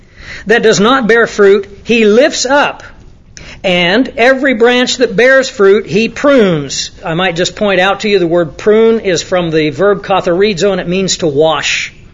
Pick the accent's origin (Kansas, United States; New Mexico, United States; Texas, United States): Kansas, United States; You know, I grew up in Kansas, and they have a lot of corn and wheat fields in Kansas.